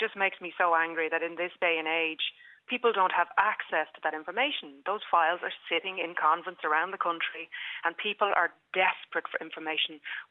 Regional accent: County Dublin, Ireland; I was able to verify that I was born in Besper, which was about, you know, half a mile from where I grew up.

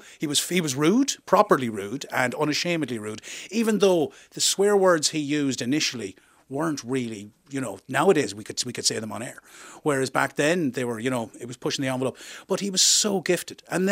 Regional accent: Limerick, Munster, Ireland; I grew up in Moy Ross in Limerick.

